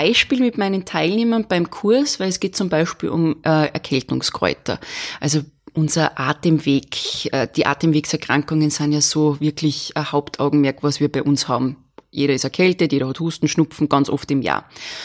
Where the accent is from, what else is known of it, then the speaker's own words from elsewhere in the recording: Salzburg, Austria; als Salzburgerin ist Paracelsus natürlich auch sehr interessant für mich.